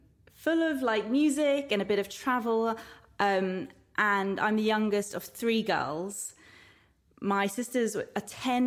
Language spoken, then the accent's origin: English; England, United Kingdom; Maybe we're very English, you're very Italian.